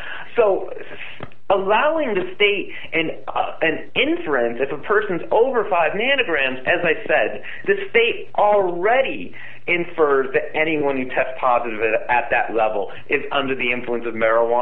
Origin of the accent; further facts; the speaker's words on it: Connecticut, United States; And for those that may not know, I grew up in Connecticut. I'm a graduate of high school in Connecticut